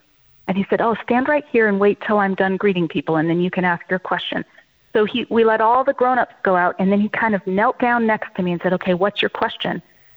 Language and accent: English; Colorado, United States; Yes. Right. And so I grew up in Colorado.